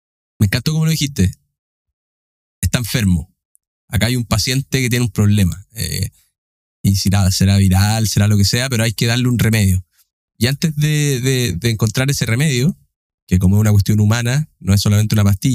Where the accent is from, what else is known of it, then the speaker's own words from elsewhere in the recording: Santiago, Santiago Metropolitan Region, Chile; bueno, yo soy santiaguino, así que tengo el sesgo